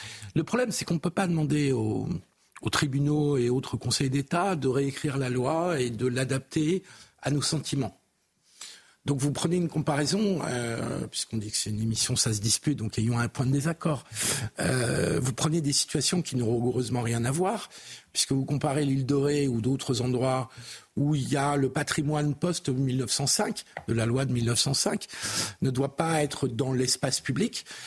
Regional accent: France; en tant que républicain laïque et en tant que Français

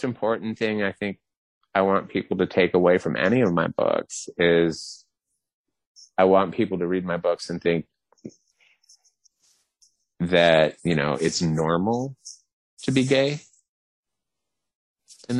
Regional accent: the South, United States; I'm from the South. So the whole homophobia, racism, cultural structure damage in the South resonated with me.

